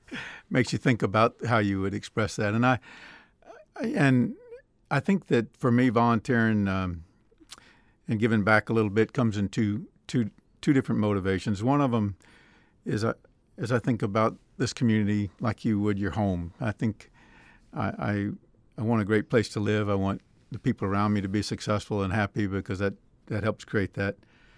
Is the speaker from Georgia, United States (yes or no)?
yes; Athens, Georgia, United States; moved away as an adult; now in Alaska, United States; Well, I grew up in Athens, Georgia, but after 35 years with Shell, I've traveled a good bit and luckily ended up here in Alaska.